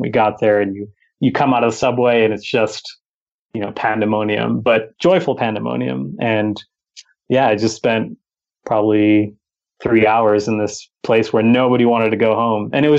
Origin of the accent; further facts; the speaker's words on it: United States; born there; I'm, you know, not from Argentina. I was born in the States, immigrant parents from Spain and in Ecuador, but I did my dissertation work in Buenos Aires